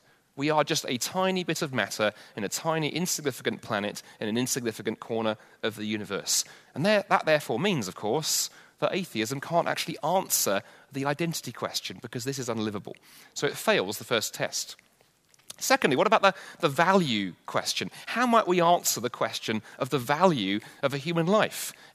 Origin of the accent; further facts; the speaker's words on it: England, United Kingdom; I thought, you know what, being English, I'm negative.